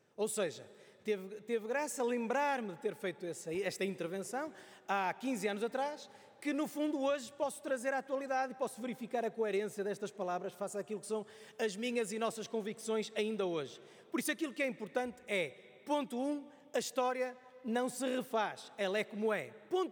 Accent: Guimarães, Braga, Portugal; em 2006, fiz um discurso no 25 de Abril, em Guimarães, na minha terra, na Assembleia Municipal

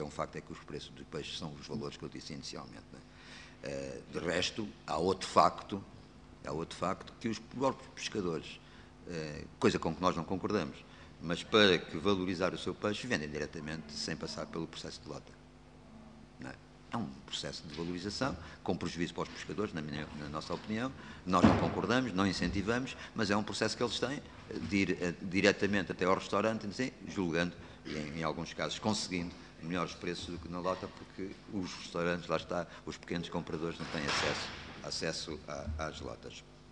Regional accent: Lisbon, Portugal; pelo menos eu que sou de Lisboa

